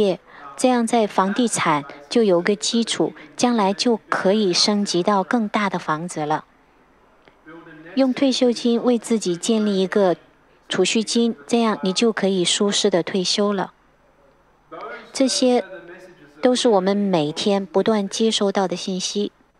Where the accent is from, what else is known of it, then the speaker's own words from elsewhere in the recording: Australia; 因为作为澳洲人，我们生活在一个繁荣富裕的国家。